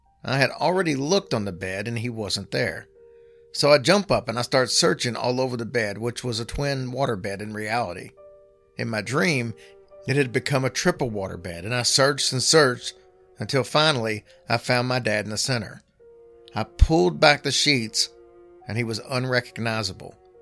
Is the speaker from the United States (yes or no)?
yes; Georgia, United States; I grew up in Northwest Georgia and I visited the Chickamauga battlefields many times as it was just a 20-minute or so drive